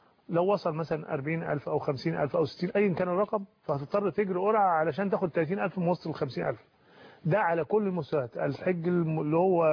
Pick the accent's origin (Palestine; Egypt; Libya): Egypt; احنا كمصريين